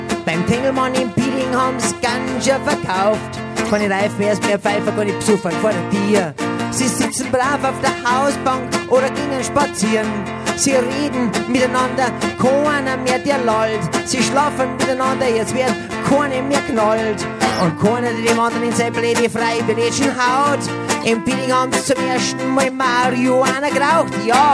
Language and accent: German; Bavaria, Germany; weil Hanf war ja in den Nachkriegsjahren Tabakersatz bei uns in Bayern zumindest, verstehst du?